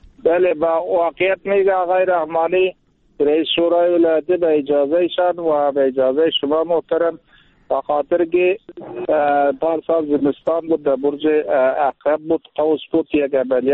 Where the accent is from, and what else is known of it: Sar-e Pol, Afghanistan